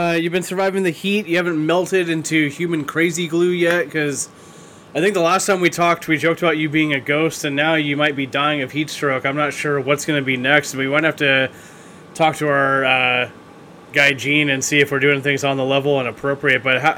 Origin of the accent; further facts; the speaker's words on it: Portland, Oregon, United States; We're from Portland, Oregon. We do not know what heat is.